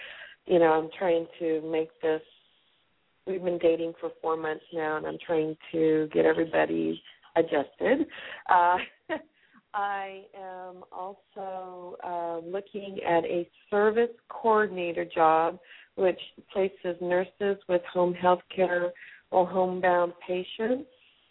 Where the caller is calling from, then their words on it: California, United States; I'm calling from California.